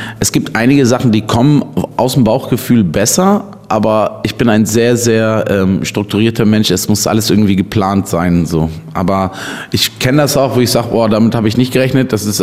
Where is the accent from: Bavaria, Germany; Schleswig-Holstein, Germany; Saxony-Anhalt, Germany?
Schleswig-Holstein, Germany; Böklund; moved away as an adult; Ich bin hier vor circa 10 Jahren zugezogen, komme eigentlich aus dem Schleswig-Holstein und bin eigentlich aus dem Dorf. Ich bin aus Böcklund, da wo die Würstchen herkommen. Ich habe dort so meine Kindheit verbracht